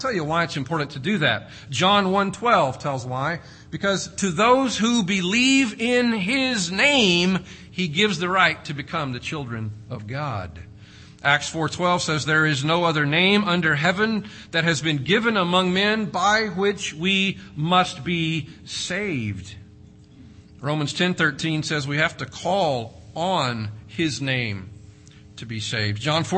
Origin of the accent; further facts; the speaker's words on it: Texas, United States; And then growing up in Texas, I remember the famous politician, Representative Hogg, and his twin daughters, Ima and Yura.